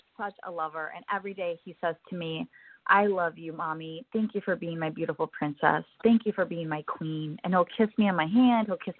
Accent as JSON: {"language": "English", "region": "Minnesota", "country": "United States", "tie": "born or raised there", "also_born_or_lived": "Mississippi / Texas / Idaho / Alabama", "said": "I was born in Mississippi, and I lived there for less than a year before we started hopping around, and we hopped around to Texas, we hopped around to Idaho, we hopped around to Minnesota, Alabama, we went to the Netherlands, and then my parents ended up settling in Minnesota"}